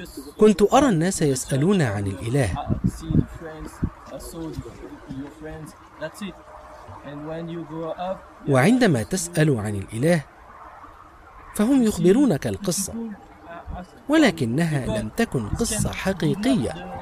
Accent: France; Arabic is a second language; moved away as an adult; now in Malaysia; وأتحدث اللغة الإنجليزية والعربية أيضا، ولقد ولدت في فرنسا، وعندي الآن 33 عاما. عشت حياتي في فرنسا وعملت بها أيضا، وبعد الإسلام عملت في ماليزيا

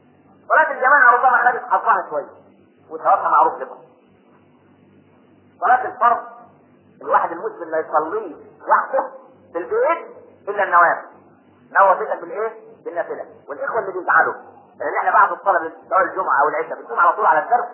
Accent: Minya, Minya Governorate, Egypt; فاكر زمان على المحطة ها عندنا في المنيا

